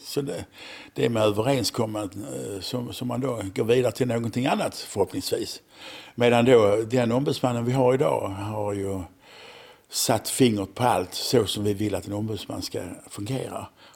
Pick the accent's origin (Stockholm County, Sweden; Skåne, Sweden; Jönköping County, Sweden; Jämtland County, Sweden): Skåne, Sweden; Malmö; Gått i synklass i Malmö där jag är född.